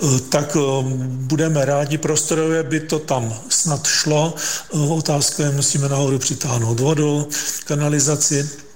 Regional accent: Prague, Czechia; Nejsem z Pardubic, já jsem Pražák

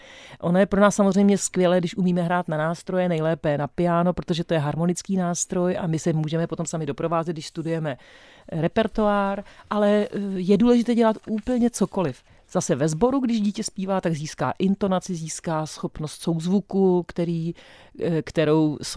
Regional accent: Slovakia; Jako my Slováci

